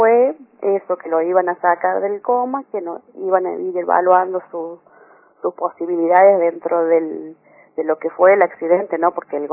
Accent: San Luis, Argentina; No, somos de acá de San Luis

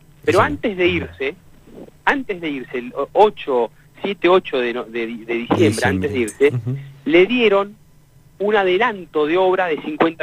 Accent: Río Turbio, Santa Cruz, Argentina; yo soy nacido y criado en Río Turbio, santacruceño soy. Tengo 41 años.

